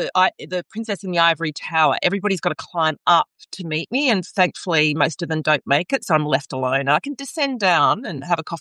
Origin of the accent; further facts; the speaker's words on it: Australia; And you have this idea as an Australian that you can just jump on a train, you know?